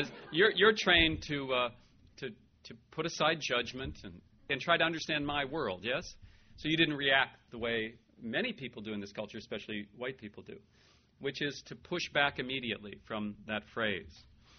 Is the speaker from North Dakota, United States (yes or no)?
yes; North Dakota, United States; Actually, I'm not from Texas. I just live there. I'm from North Dakota.